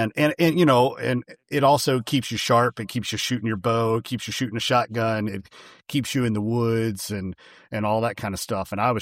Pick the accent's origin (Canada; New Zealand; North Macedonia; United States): United States; Lexington, Kentucky; I grew up in Lexington, Kentucky, more or less. Just a little south of there, a little town called Jessamine County.